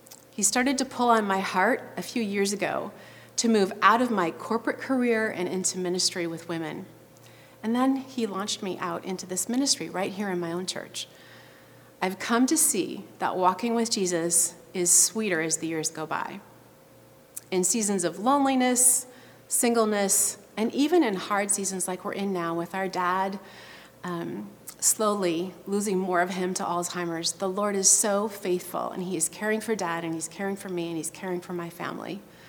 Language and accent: English; Pelican Rapids, Minnesota, United States; in a really small town in the center of Minnesota. I'm a Midwest girl at heart. And some tell me that my hometown, which is Pelican Rapids, it's all of 2,000 people